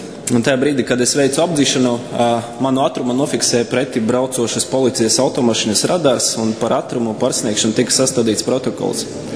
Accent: Jēkabpils, Jēkabpils Municipality, Latvia; to nelielu ažiotāžu, kura ir sacelta mana dzimtajā pilsēta, Jēkabpili

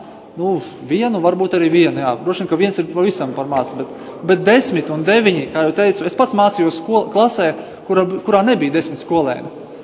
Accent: Dagda Municipality, Latvia; manā dzimtajā novadā, Dagdas novadā, ir divas skolas

